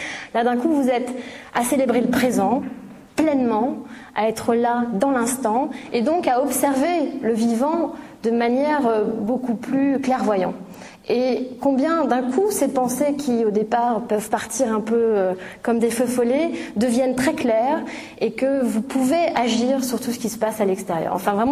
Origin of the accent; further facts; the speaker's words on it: France; Enfin, puis je suis française, on est un peuple de colériques.